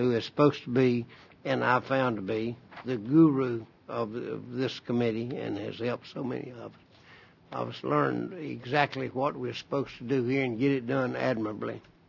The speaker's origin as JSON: {"language": "English", "region": "Florida", "country": "United States", "said": "I'm from Northwest Florida"}